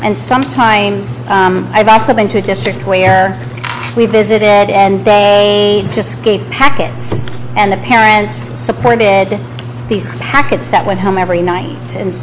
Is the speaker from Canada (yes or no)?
no; Newark, Ohio, United States; And I'm from Newark, so that's one of ours, too.